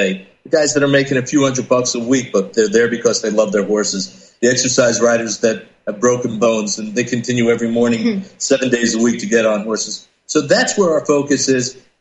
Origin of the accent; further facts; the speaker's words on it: New York, United States; I grew up in New York, and at the age of two, my grandfather put me on a horse, and I've been riding ever since